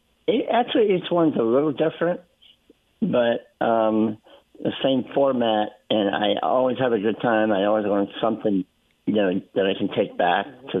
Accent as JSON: {"language": "English", "town": "Washington", "region": "District of Columbia", "country": "United States", "tie": "born there", "said": "I was born in Washington, D.C."}